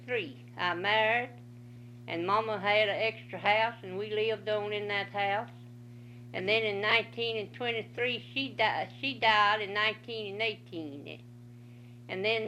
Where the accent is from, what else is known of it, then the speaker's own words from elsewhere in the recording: Elberton, Georgia, United States; I was born in Elberton.